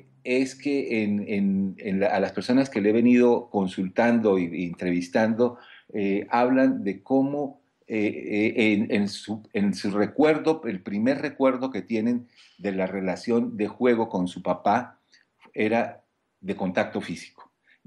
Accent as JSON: {"language": "Spanish", "country": "Colombia", "lives_now": "Cuernavaca, Mexico", "said": "Soy de origen colombiano y me gusta jugar mucho."}